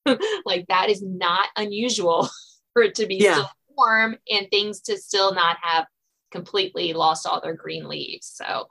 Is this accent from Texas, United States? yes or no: no; Virginia, United States; I'm based in Virginia. I was born in Virginia. I've lived here except for college my whole life. Happened to marry another Virginia native.